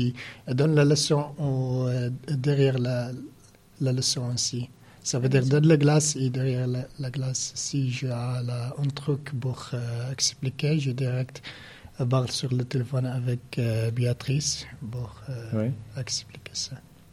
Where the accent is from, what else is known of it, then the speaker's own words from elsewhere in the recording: Iraq; French is a second language; moved away as an adult; now in France; je viens du Irak et j'ai demandé asile ici en France. Ça fait presque un an.